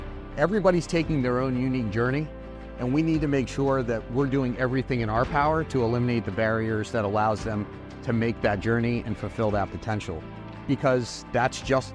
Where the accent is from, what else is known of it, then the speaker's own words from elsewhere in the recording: Washington, District of Columbia, United States; Originally, I'm from Washington, D.C. So I grew up in Washington, had a great experience.